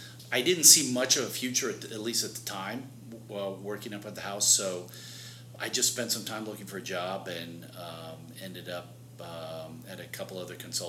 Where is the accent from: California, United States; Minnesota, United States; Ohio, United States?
Ohio, United States; Marion; Marion, Ohio, home to Warren G. Harding and a number of large power shovel manufacturers that no longer exist.